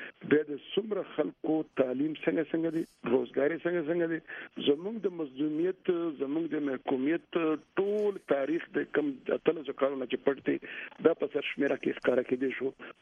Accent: Khyber Pakhtunkhwa, Pakistan; زه د جنوبي وزیرستان یم بنیادی

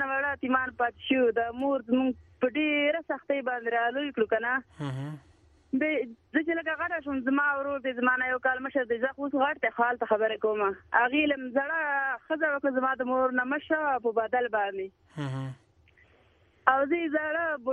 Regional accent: Khyber Pakhtunkhwa, Pakistan; now in Faisalabad, Pakistan; نو مونږ وزیرستان کې مونږ د وزیرستان یو

